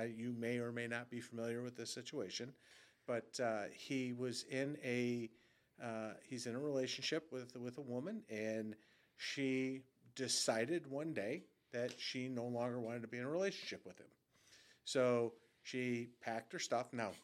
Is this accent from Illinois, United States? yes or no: yes; Cicero, Illinois, United States; I'm from Cicero. I'll call it out.